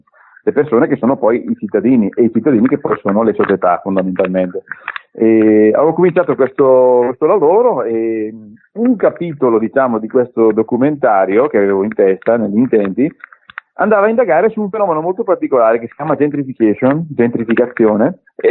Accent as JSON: {"language": "Italian", "town": "Brescia", "region": "Lombardy", "country": "Italy", "tie": "born or raised there", "said": "ho i genitori del Marocco, ma io sono praticamente nato e cresciuto qui in Italia, a Brescia, in piena Lombardia, in piena Padania, come si suol dire, e sono cresciuto con un certo tipo di urbanistica, sono cresciuto con un certo tipo di visione del territorio."}